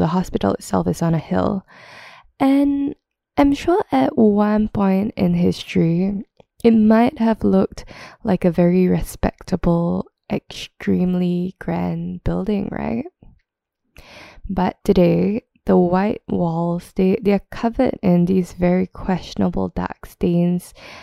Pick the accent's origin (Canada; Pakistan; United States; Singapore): Singapore; growing up in Singapore